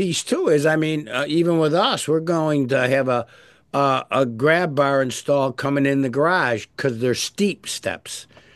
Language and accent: English; Pittsfield, Massachusetts, United States; Born and raised in Pittsfield.